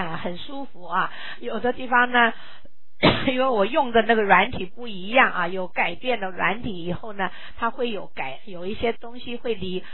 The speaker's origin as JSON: {"language": "Chinese", "country": "Taiwan", "said": "我从台湾来大陆的访问日志"}